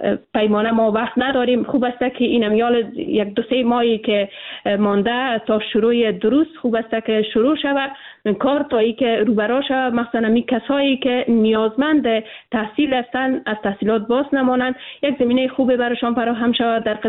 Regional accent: Afghanistan; ما به عنوان یک افغان

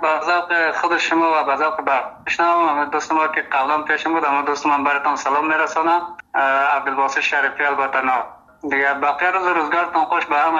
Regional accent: Afghanistan; first language Uzbek; Persian is a second language; حال زبانی مادری ما که است ازبکی است و زبان دری هم دیگه یک 80% دیگه تسلط داریم. خوب استیم و همچنان در پشتو هم یک 20% خوب است.

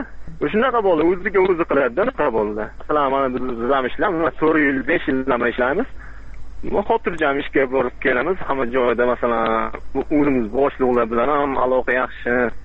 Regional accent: Andijan, Andijan Region, Uzbekistan; now in Moscow, Russia; Men o'zim Moskvadanman, o'zi aslida Andijondanman.

